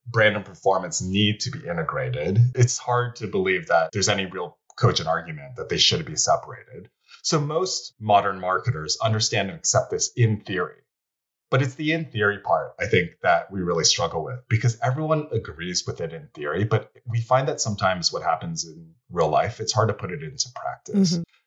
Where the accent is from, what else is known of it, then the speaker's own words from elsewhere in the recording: United States; And I say this as an American, we love to win and we love to dominate, and we don't innovate until we have to.